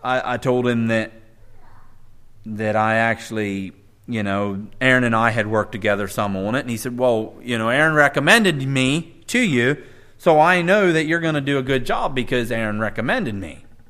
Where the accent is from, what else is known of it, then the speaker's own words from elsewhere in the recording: Pennsylvania, United States; I came from Pennsylvania where there was Mennonites of all kinds and flavors and shapes and sizes.